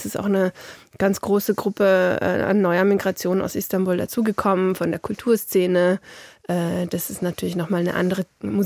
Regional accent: Vienna, Austria; Ich bin aus Wien.

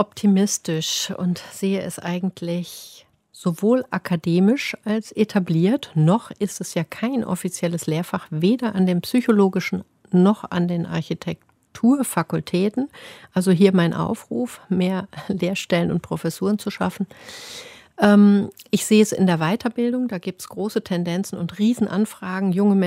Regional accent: Kassel, Hesse, Germany; Also geboren bin ich in Kassel, ich bin eine Kasselanerin und da war die Mietwohnung mit Kontakt zum Auepark und zur Kunstakademie

